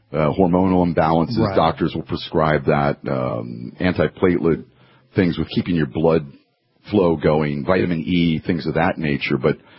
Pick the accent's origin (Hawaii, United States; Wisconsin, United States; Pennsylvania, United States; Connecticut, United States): Pennsylvania, United States; And Pennsylvania is the fifth largest producer of lime, and we're from Hempfield Township, Lancaster County.